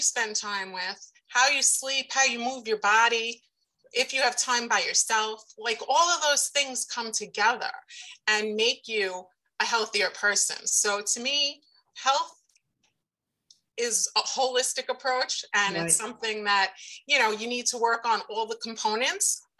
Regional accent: Brooklyn, New York, United States; accent: Brooklyn; So I'm from Brooklyn, New York, and then I moved out to Long Island when I was about 18.

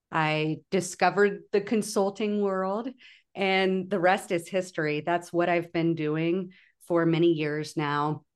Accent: Macon, Missouri, United States; moved away as an adult; I was born and raised in Missouri in a very small town, northern Missouri. It's called Macon. And I spent, the first 17 years of my life there.

